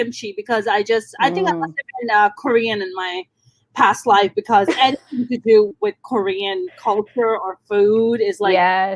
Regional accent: Pakistan; We're Pakistani, but we eat curry too.

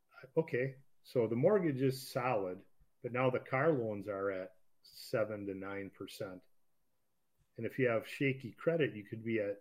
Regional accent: Minnesota, United States; Again, we're from Minnesota. We're from the Twin Cities.

